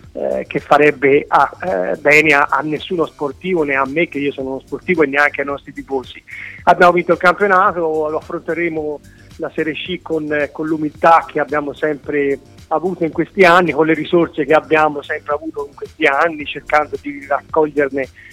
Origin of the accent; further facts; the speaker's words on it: Montevarchi, Tuscany, Italy; perché noi siamo tutti di Montevarchi, siamo montevarchini